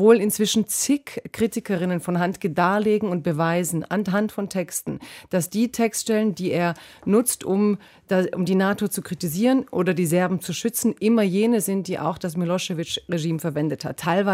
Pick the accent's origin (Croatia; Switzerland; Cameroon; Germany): Croatia; Zum Beispiel, ich bin Kroatin, deswegen nehme ich jetzt ein Beispiel aus Kroatien